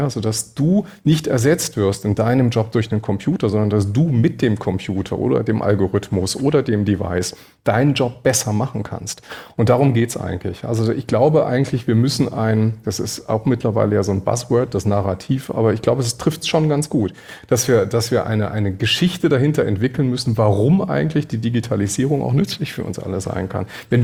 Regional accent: Berlin, Germany; ich komme ja aus Berlin, ne?

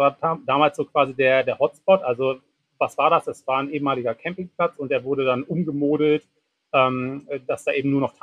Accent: Hanover, Lower Saxony, Germany; born there; Also erstmal fühle ich mich als gebürtiger Hannoveraner noch als Norddeutscher.

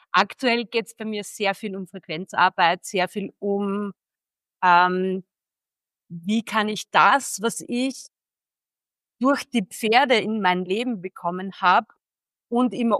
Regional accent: Austria; Ich komme aus Österreich, bin im Moment auch gerade da.

